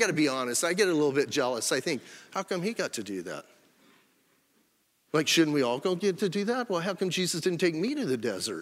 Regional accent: Bisbee, Arizona, United States; I grew up, I don't know how many of you know, I grew up in Bisbee. Born and raised in Bisbee, grew up in Bisbee, got saved in Bisbee, which is kind of amazing.

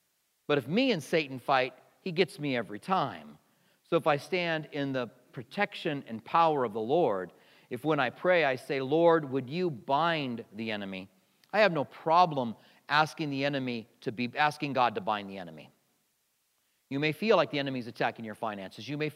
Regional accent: Albuquerque, New Mexico, United States; I grew up in Albuquerque.

